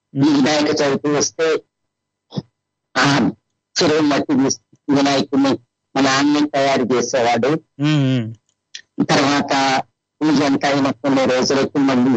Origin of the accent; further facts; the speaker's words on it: Kolavaram, Andhra Pradesh, India; born there; నేను కోలవరం గ్రామంలో మా స్వగ్రామం గుంటూరులో జన్మించాను తాతగారింటో.